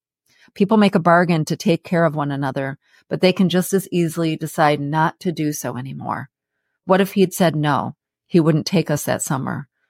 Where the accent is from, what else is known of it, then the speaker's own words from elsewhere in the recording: Ann Arbor, Michigan, United States; and of course my hometown, Ann Arbor. Go Blue!